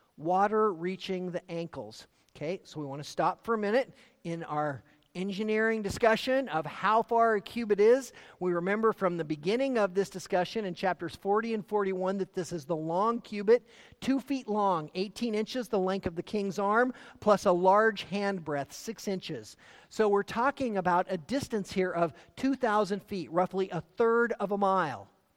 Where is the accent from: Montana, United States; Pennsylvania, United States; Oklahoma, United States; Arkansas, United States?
Montana, United States; also born or lived in Idaho; because I came from Montana and Idaho